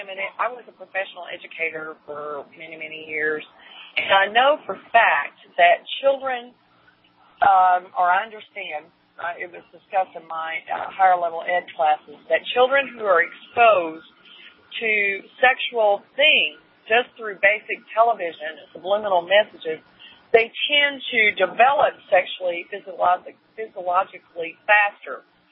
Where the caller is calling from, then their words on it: Denton, Texas, United States; I'm calling from Denton, Texas.